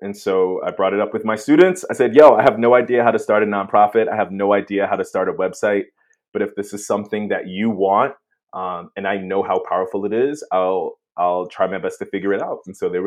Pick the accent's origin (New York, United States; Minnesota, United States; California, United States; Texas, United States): New York, United States; Brooklyn; I'm from Bed-Stuy, Brooklyn. I am a high school Spanish teacher and the founder and executive director of Teens of Color Abroad.